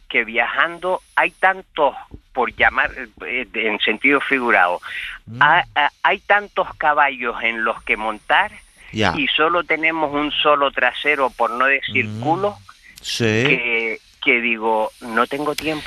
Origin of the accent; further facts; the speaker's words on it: Chulilla, Valencian Community, Spain; Sé que tengo 68 años, sé mis limitaciones. De hecho, vengo de una zona de Valencia que se llama Chulilla, que es una zona de escalada.